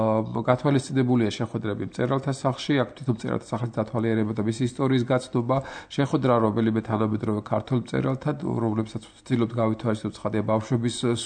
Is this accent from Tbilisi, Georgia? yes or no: no; Gori, Shida Kartli, Georgia; მე თქვა შიდა ქართლიდან გორიდან ვარ და მიხდებოდა ხოლმე ადრე უფრო ხშირად ამ სოფლებში